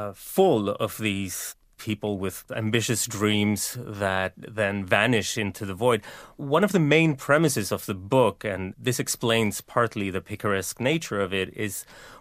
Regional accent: Sweden; first language Spanish; English is a second language; also born or lived in Argentina / England; now in New York, United States; And I grew up in Sweden. We spoke Spanish at home, but I spoke Swedish out in the world. And I think that's actually how I got English. Then we all moved back to Argentina, but I decided that I wanted to live in England, where I moved, and then came to New York almost 20 years ago now.

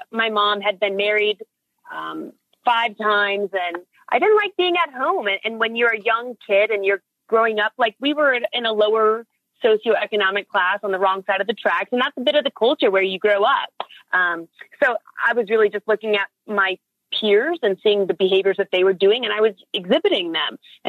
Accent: Seattle, Washington, United States; And growing up in Seattle, I couldn't have told you what Harvard, Stanford, or even the University of Washington was, but I knew what juvie was and I knew I didn't want to go.

